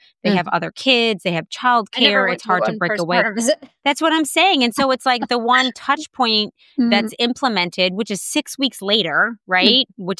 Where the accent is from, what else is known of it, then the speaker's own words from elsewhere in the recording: New Orleans, Louisiana, United States; went to PT school thinking I was going to be a sports trainer for the New Orleans Saints, which is my hometown.